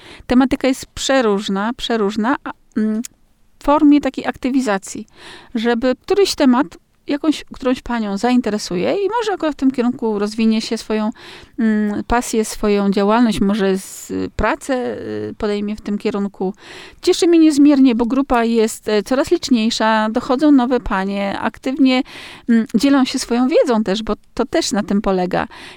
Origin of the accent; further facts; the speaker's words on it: Olsztyn, Warmian-Masurian Voivodeship, Poland; born there; 26 lat temu, albo nawet i dłużej, przeprowadziłam się do Wójtowa, bo jestem urodzoną olsztynianką, więc jestem jakby u siebie tu wszędzie. Czuję się warmianką